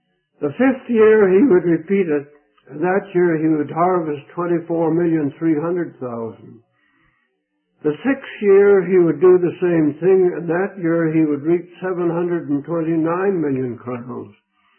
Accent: Iowa, United States; I was raised in Iowa, farmer boy, and I knew nothing about wheat, for we didn't raise any wheat up there.

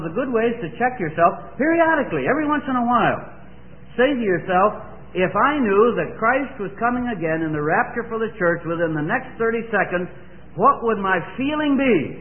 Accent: Scotland, United Kingdom; but being a Scotsman, I soon found that pretty soon the wide ones come back again

